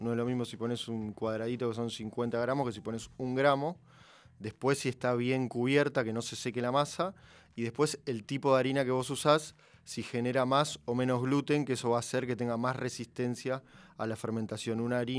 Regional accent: Villa Santa Rita, Buenos Aires, Argentina; Yo soy de Villa del Parque.

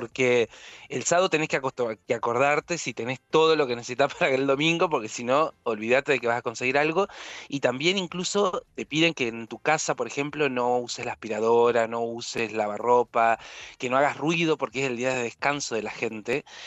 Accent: Argentina; also born or lived in England; now in Munich, Germany; Mira, hace 10 años que me fui de Argentina.

